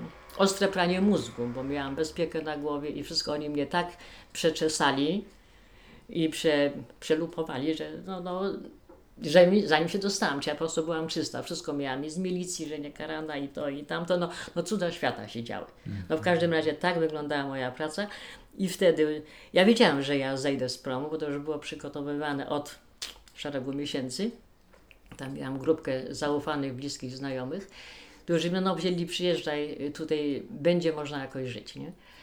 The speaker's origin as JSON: {"language": "Polish", "town": "Sopot", "region": "Pomeranian Voivodeship", "country": "Poland", "tie": "born there", "said": "Urodziłam się 22 lipca, na początku lat 50. w Sopocie, województwo Gdańsk."}